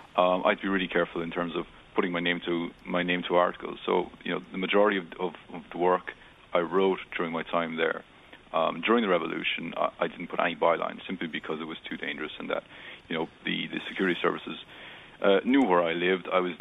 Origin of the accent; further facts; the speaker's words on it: Ireland; Being Irish